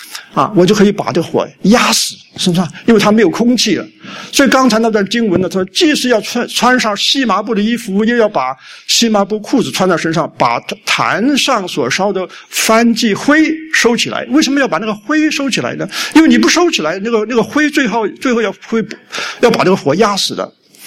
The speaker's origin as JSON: {"language": "Chinese", "country": "China", "lives_now": "Australia", "said": "但是我们中国人的问题就是压力太大，所以我们压的个个都好像我那样很扁了，你看我的身材就是很扁的啊你看你回国去看一看"}